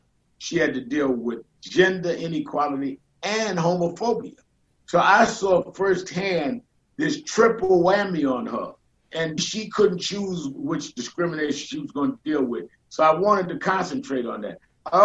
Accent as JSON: {"language": "English", "town": "Brooklyn", "region": "New York", "country": "United States", "tie": "born or raised there", "said": "when I was born and raised in Brooklyn, my parents were Republican."}